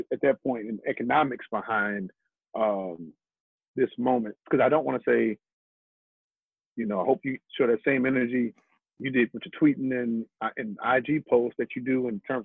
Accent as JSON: {"language": "English", "town": "St. Louis", "region": "Missouri", "country": "United States", "tie": "born or raised there", "said": "the youth in the community around the places I grew up in St. Louis"}